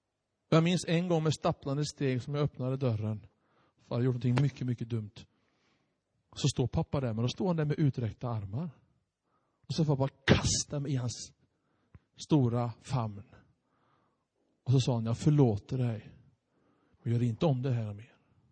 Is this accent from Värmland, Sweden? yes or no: yes; Hagfors, Värmland, Sweden; Och jag predikade hemma i Hagfors.